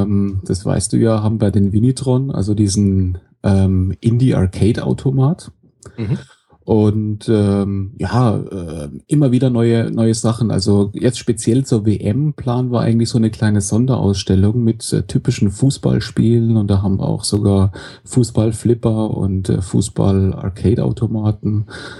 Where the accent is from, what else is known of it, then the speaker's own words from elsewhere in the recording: Karlsruhe, Baden-Württemberg, Germany; Ja, ich komme aus Karlsruhe